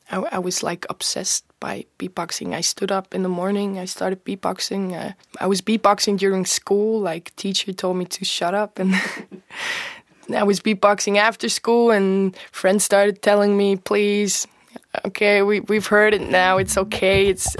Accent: Bern, Switzerland; I was born and raised in Bern, so I'm a Bern City kid.

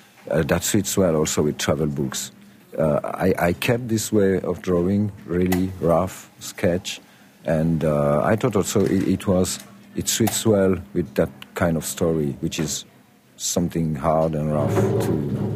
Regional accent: Sierre, Valais, Switzerland; I was born in Sierre, in Valais, which is a more or less a rural area of Switzerland in the Alps.

